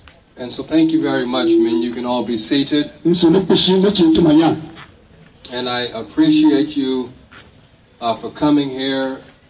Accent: California, United States; I'm from California, and she is from Delta.

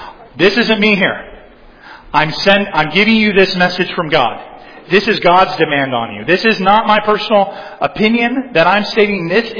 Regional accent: California, United States; in my home state of California

